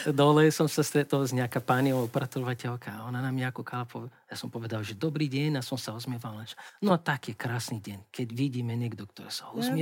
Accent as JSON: {"language": "Slovak", "country": "Brazil", "second_language": "Slovak", "said": "keď hovorím, že som z Brazílie"}